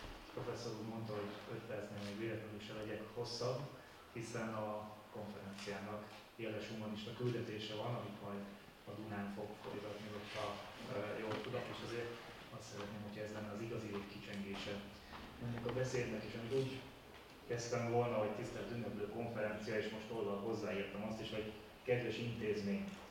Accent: Hungary; noha igazán büszkék lehetünk erre a korszakra magyarként. Ami Itáliában szokványos utcaképnek tűnik, az nálunk a múzeumban őrzött kincs.

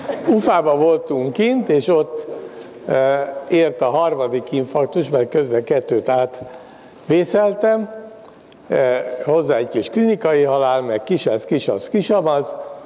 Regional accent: Hungary; de ezt elfogadták azzal, hogy mi magyarok vagyunk

